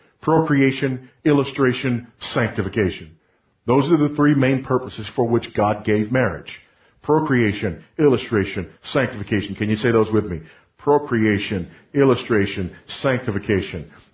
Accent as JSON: {"language": "English", "town": "Los Angeles", "region": "California", "country": "United States", "tie": "born or raised there", "said": "People ask me, where'd you grow up? Well, I grew up some in Los Angeles, but mostly when I got married."}